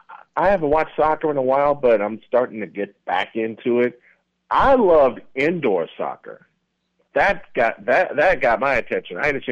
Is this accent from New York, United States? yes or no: no; Chicago, Illinois, United States; so, I'm from Chicago. We had the Chicago Sting for the longest time